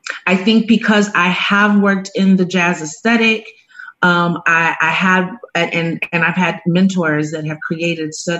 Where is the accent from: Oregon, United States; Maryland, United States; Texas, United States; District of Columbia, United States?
Texas, United States; Houston; now in Austin, United States; So I am from the Houston area, but spent most summers in Austin on the east side or in Bastrop, Elgin, Texas.